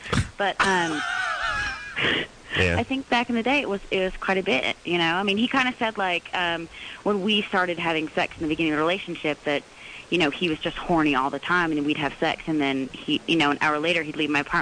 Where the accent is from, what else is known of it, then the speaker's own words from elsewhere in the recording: East Coast, United States; now in North Hollywood, United States; I'm from the East Coast, so.